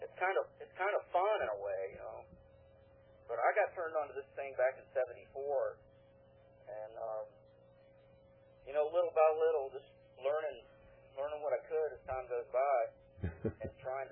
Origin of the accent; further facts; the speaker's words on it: Virginia, United States; By the way … from Virginia.